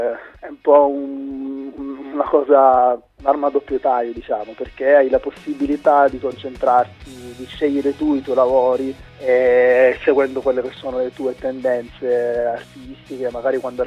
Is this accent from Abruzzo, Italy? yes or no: no; Catania, Sicily, Italy; Io sono di Catania